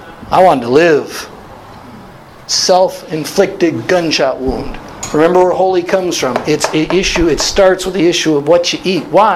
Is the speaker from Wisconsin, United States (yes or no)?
yes; Wisconsin, United States; Okay, I'm from Wisconsin. German home.